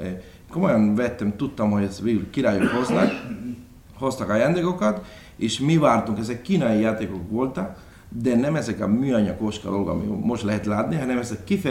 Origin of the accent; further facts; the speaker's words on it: Cuba; Hungarian is a second language; now in Hungary; Én Santiago-tól 100 km-re. Nyugatra. Nyugatra, igen, nyugatra. És hát én kis faluban születtem, egy falusi gyerek vagyok. Egy nagyon szép folyó mellett, 22-23 km a tengerpartról.